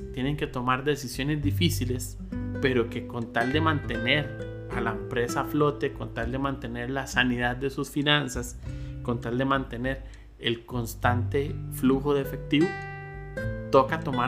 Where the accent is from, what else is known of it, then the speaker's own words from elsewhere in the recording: Costa Rica; por lo menos acá en mi país, en Costa Rica